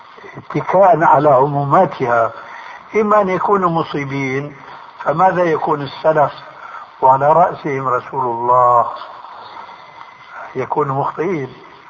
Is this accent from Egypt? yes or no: no; Syria; عندنا في الشام يسمى المقدمة بالتذكير